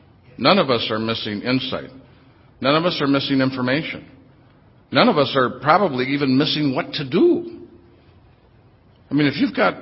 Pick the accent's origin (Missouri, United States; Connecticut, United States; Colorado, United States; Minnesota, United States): Minnesota, United States; St. Paul; I'm from St. Paul.